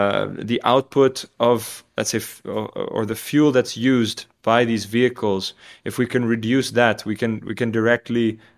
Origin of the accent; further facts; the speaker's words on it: Tanzania; now in Hilversum, Netherlands; growing up in Tanzania in East Africa.